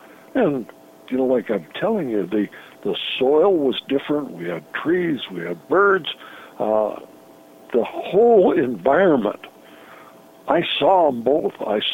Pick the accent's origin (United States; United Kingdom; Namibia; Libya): United States; Great Falls, Montana; I went to my 50th class reunion in my hometown, Great Falls, Montana.